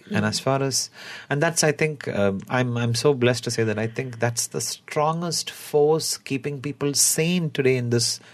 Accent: Chennai, Tamil Nadu, India; because I moved from Chennai

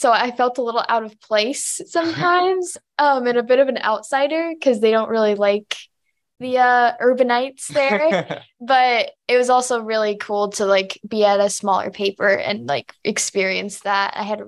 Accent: Carmel, Indiana, United States; I'm from the Indianapolis area of Indiana. And so I grew up in a suburb called Carmel.

